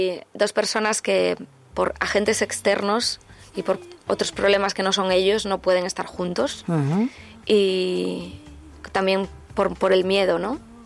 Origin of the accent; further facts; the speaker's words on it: Galicia, Spain; first language Galician; Spanish is a second language; volver a la raíz, volver a mi infancia y a mi lengua materna, que es el gallego